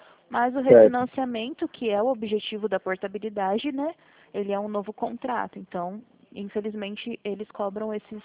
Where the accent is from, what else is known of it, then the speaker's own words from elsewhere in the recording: Presidente Prudente, São Paulo, Brazil; Eu sou de Presidente Prudente, sou do interior de São Paulo. Eu fico na matriz da Poupa-Cred.